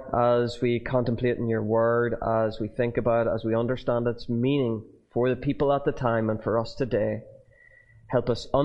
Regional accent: Northern Ireland, United Kingdom; So, as I said, I'm from Northern Ireland. I've grown up in what's politely referred to by the army and police for the last 50 years as bandit country.

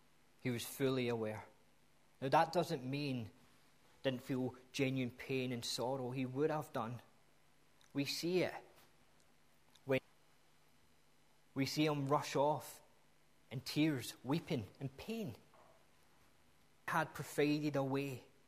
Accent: Scotland, United Kingdom; it's because I'm a Scot.

